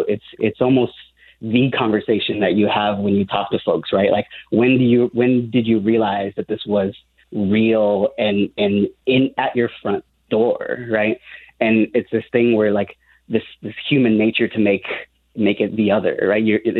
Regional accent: West Liberty, Iowa, United States; So growing up in West Liberty, it always felt so different. West Liberty is the first majority Hispanic town in Iowa.

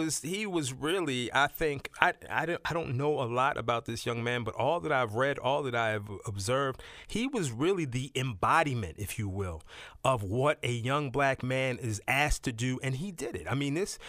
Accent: Baltimore, Maryland, United States; I mean, everybody who listens to the show knows I'm born and raised in West Baltimore.

